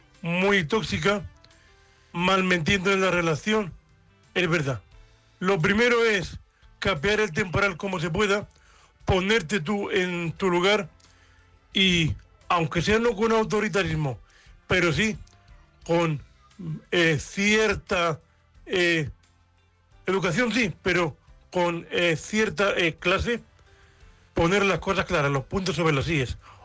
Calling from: Murcia, Region of Murcia, Spain; de Murcia, vuestro compañero invidente.

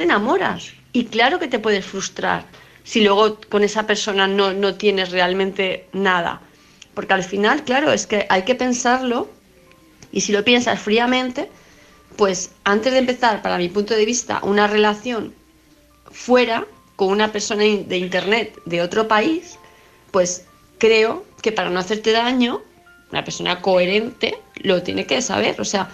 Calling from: Palma de Mallorca, Balearic Islands, Spain; de Palma de Mallorca.

